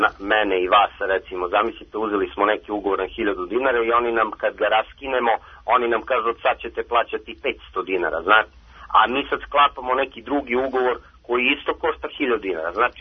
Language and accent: Serbian; Kragujevac, Šumadija and Western Serbia, Serbia; Pa nisam iz Beograda, ja sam iz Kragujevca.